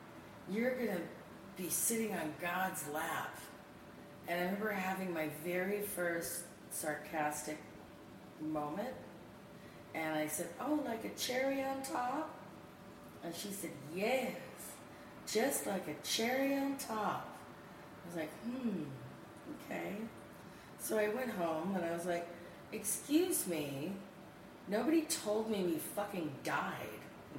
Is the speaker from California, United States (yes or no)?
yes; California, United States; also born or lived in Arkansas; as a young girl I was in Southern California, but I was born in Arkansas.